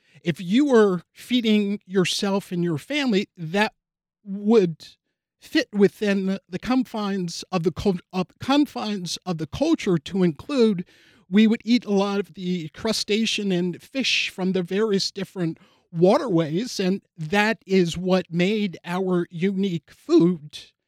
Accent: St. Augustine, Florida, United States; In 1565, my hometown of St. Augustine was established with 800 Spanish on that ship.

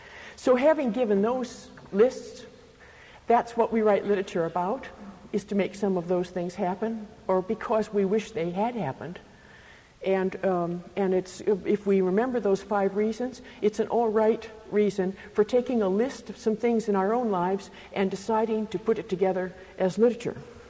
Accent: Minnesota, United States; I'm from Minnesota, and I think it's proper weather when the snow gets there.

